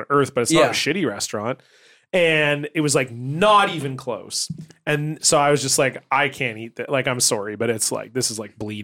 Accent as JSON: {"language": "English", "region": "Ontario", "country": "Canada", "moved": "yes", "said": "So when I moved here from Ontario"}